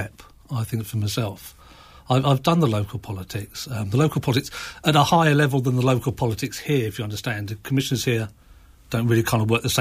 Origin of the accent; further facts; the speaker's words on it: England, United Kingdom; moved away as an adult; also born or lived in West Sussex / East Midlands; My background, I'm English, born in West Sussex, never lived there. Last place in England I lived was the Midlands, just outside Nottinghamshire. Moved across in late 2003, early 2004. I've been here since